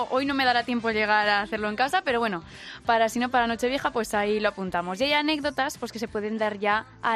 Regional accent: Aragon, Spain; Estamos, mi tierra está hoy muy presente, entre el Ternasco y ahora el guiñote, vamos, me siento en casa.

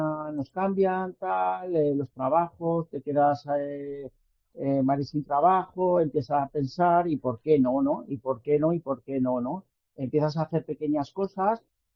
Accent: Alfajarín, Aragon, Spain; Yo de Alfajarín.

